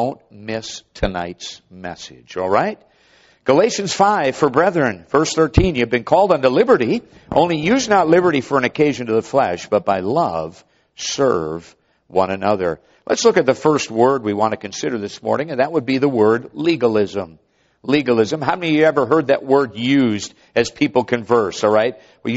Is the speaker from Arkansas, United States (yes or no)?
no; Minnesota, United States; When I grew up in Minnesota, I found out very quickly Dad was not concerned about what ditch I went in.